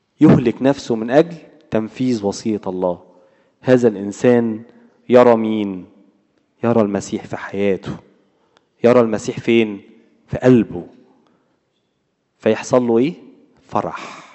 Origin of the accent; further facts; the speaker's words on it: Egypt; من النجمة زي ما بيقولوا كده عندنا في مصر، من النجمة، من بدري